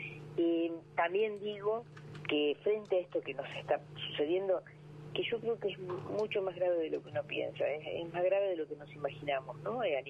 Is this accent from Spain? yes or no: no; Argentina